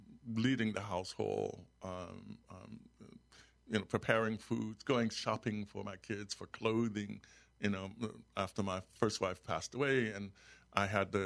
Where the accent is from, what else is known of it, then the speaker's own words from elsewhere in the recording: Florida, United States; also born or lived in Germany; Man, when I moved from left my hometown in Florida, a population of about 17,000 people, and all of the other places I lived in were much smaller than that. The town I lived in Germany when I was a student had 800 inhabitants